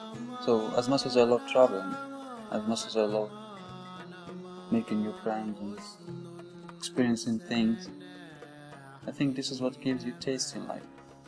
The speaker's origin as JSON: {"language": "English", "country": "Morocco", "second_language": "English", "said": "And the fact that I'm from Morocco and I'm not rich enough to, you know, just travel abroad"}